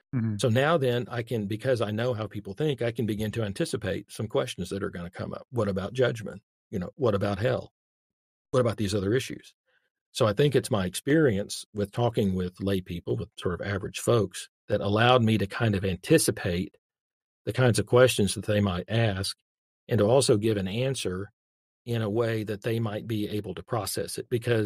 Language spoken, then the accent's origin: English; Arkansas, United States; that somebody in Arkansas not that being from Arkansas is necessarily bad, but you know, it's not like I'm from Cambridge or Oxford or, you know, someplace that will quote already sounds smart.